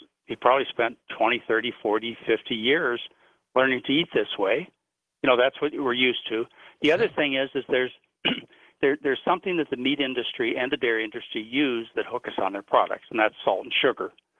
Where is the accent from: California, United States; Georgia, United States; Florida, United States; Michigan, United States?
Michigan, United States; Dearborn; also born or lived in Garden City; no, I was raised in Dearborn and Garden City.